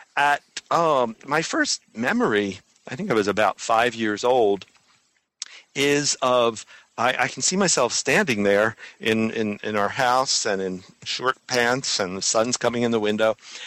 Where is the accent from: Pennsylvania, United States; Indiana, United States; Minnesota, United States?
Pennsylvania, United States; Philadelphia; I grew up in Philadelphia in a wonderful neighborhood, kind of tough. Now it's really a dangerous neighborhood, actually. But lots of people, lots of row homes.